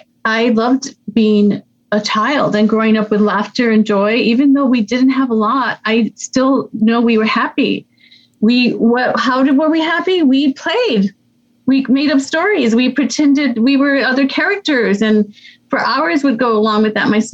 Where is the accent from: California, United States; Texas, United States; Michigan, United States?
Texas, United States; El Paso; I grew up in El Paso, Texas, which is a border town right next to Mexico. So right across the border, and really you could see it, you know, from where we lived, was, you know, a third world country.